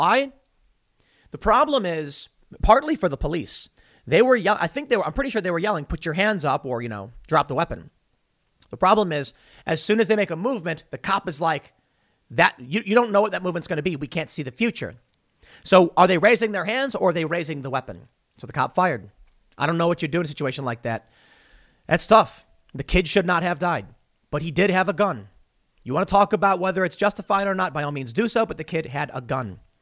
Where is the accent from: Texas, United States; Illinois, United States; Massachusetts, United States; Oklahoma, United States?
Illinois, United States; Chicago; I grew up in Chicago. I understand this kind of stuff all too well.